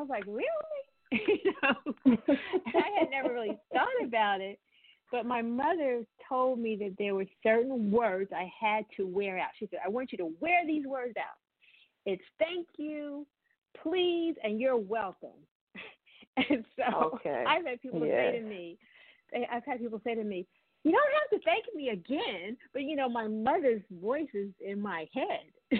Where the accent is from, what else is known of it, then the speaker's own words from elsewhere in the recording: New Jersey, United States; when I grew up in New Jersey, and we had wonderful soil in New Jersey. And I remember everyone in the community had a garden.